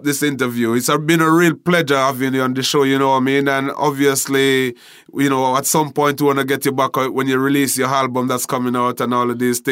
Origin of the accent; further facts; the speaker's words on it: Jamaica; growing up in Jamaica and, you know, performing in the street dances in Jamaica